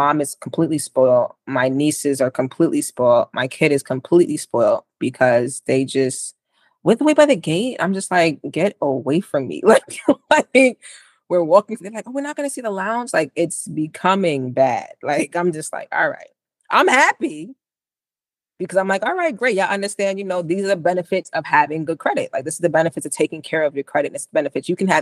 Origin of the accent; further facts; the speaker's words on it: Jamaica; I'm Jamaican.